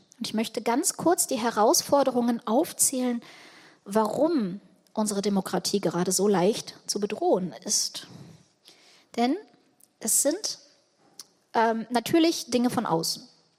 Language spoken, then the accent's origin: German; Ukraine; Und ich komme aus der Ukraine.